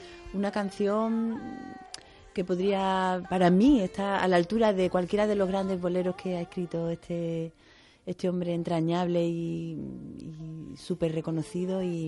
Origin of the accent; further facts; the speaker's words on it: Málaga, Andalusia, Spain; en mi tierra, en Málaga.